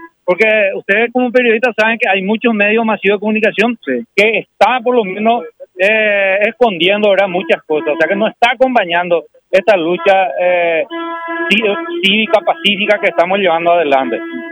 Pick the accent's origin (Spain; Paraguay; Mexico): Paraguay; Ñeembucú; como paraguayo, sufrido y siempre aguerrido